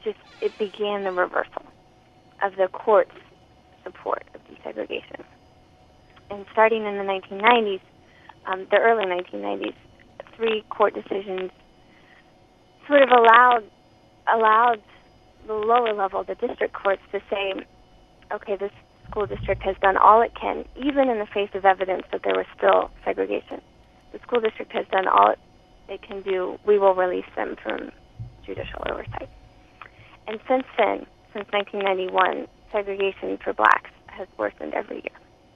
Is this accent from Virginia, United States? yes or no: yes; Richmond, Virginia, United States; Well, you know, I'm from Richmond, Virginia. Which was the capital of the Confederacy during the Civil War, and I'm from the South